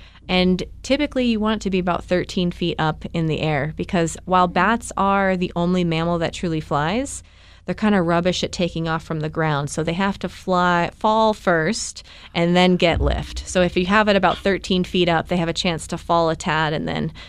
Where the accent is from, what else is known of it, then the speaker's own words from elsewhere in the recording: Oregon, United States; So I'm from Oregon originally